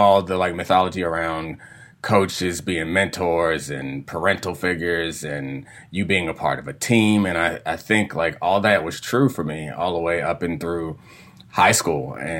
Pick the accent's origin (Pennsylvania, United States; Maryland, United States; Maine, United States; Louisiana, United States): Maryland, United States; Randallstown; So I grew up in Randallstown, and the local high school was not somewhere that my mom wanted me to go to when we didn't have private school money.